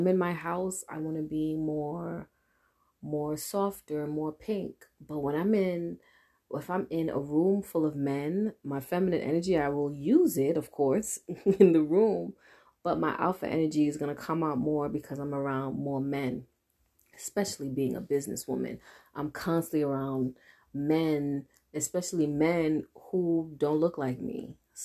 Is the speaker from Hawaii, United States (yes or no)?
no; New York City, New York, United States; If you guys don't know me, I am from New York City. I'm a goddess, of course. Born and raised Haitian Nigerian.